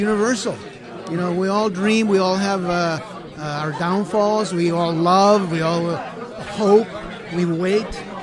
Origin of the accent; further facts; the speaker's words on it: San Marcos, Texas, United States; born there; now in Boston, United States; I was born in San Marcos, Texas, between Austin